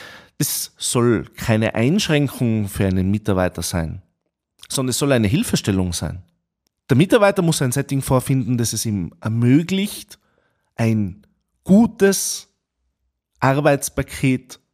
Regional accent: Tyrol, Austria; besonders in meinem Heimatland in Tirol

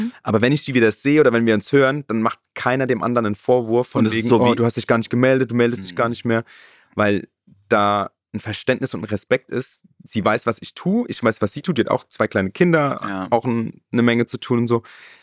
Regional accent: Osthofen, Rhineland-Palatinate, Germany; Nee, also ich bin ja in Rheinland-Pfalz aufgewachsen, in Osthofen, das ist in der Nähe von Worms, da bin ich auch geboren.

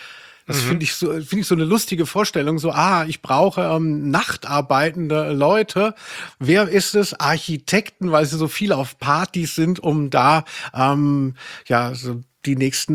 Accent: Maintal, Hesse, Germany; gibt es zwischen da, wo ich herkomme, Maintal-Hochstadt und Hohe Tanne, da ist so ein Waldstück.

